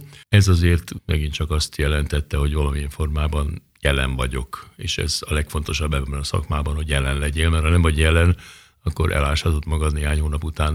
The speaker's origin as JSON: {"language": "Hungarian", "town": "Keszthely", "region": "Zala", "country": "Hungary", "tie": "born or raised there", "said": "gyerekkoromban ott nőttem fel a vízparton, a szüleimnek 200 méterre a víztől volt a házuk, ahol én fölnőttem. Keszthelyen nagyon szép környezetben"}